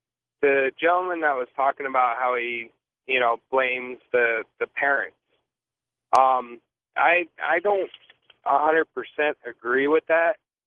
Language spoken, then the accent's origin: English; New York, United States; and I'm originally from New York.